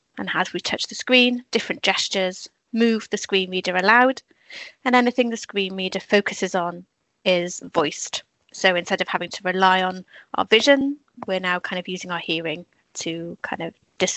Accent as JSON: {"language": "English", "region": "Wales", "country": "United Kingdom", "said": "In this case, because we are Welsh is a minority language, Welsh Government have many kind of schemes to improve and increase the numbers of Welsh speakers to protect our language"}